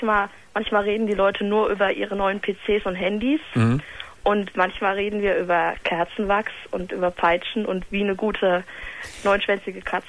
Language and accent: German; Aachen, North Rhine-Westphalia, Germany; Also ich habe einen SM-Stammtisch hier in Aachen. Ich komme aus Aachen.